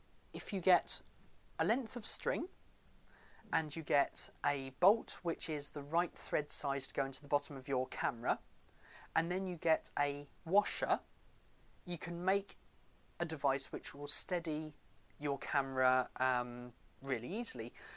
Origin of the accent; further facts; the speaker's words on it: United Kingdom; What can I say? I'm British.